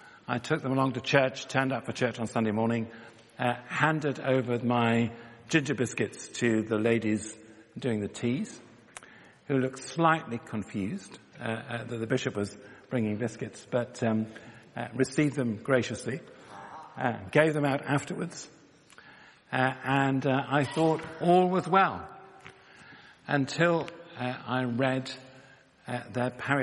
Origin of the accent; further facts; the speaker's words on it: Halifax, Yorkshire and the Humber, United Kingdom; first and foremost a Christian and a child of God. I was born in Halifax in West Yorkshire and brought up there. And I am part of the generation in Halifax which was sent rather than taken to church.